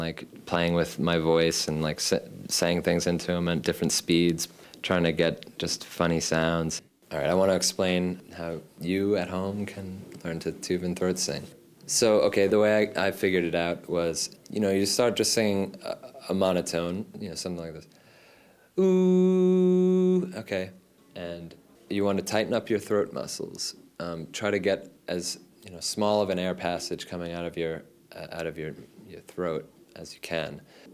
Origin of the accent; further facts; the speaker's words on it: Massapequa, New York, United States; I'm 26 years old. I'm from Massapequa, New York. It's Long Island.